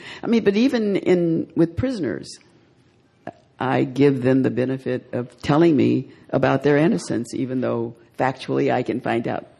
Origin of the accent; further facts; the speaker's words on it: Monroe, Louisiana, United States; When I grew up in Monroe, Louisiana, where there was a whole different story.